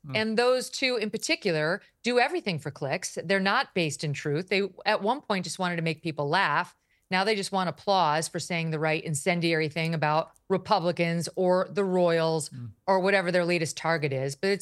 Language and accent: English; United States; I'm American